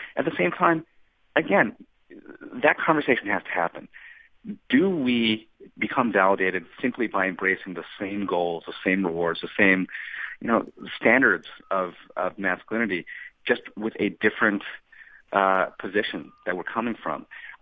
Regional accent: United States; growing up in America in general, that really is an avatar that's placed in front of us.

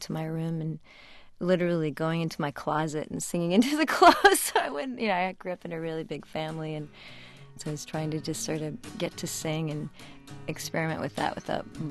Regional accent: Old Town, Maine, United States; I grew up in Old Town, Maine. You could take the bus to Bangor, that was the big city

